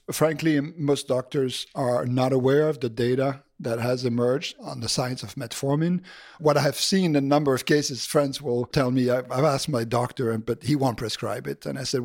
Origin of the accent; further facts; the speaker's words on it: Belgium; So I'm originally from Belgium.